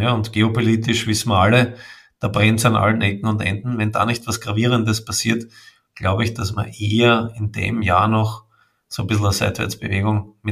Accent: Austria; Bei uns in Österreich

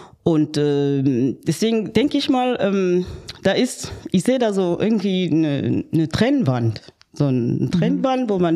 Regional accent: Kribi, South, Cameroon; German is a second language; now in Germany; ich bin ja in Kamerun geboren und ich bin an der Küste, am Atlantik geboren. Meine Heimatstadt heißt Kribi und da leben wir von der Fischerei.

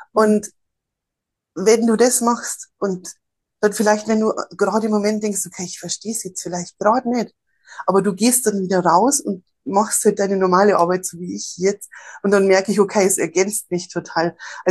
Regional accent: Bavaria, Germany; Ich bin ja hier in Bayern aufgewachsen und natürlich ist hier alles sehr katholisch

